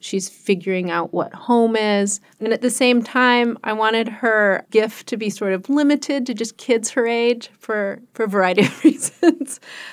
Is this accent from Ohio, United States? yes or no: no; Long Beach, California, United States; Yes, so I grew up in California. I grew up in Long Beach, California. My dad's from Maui.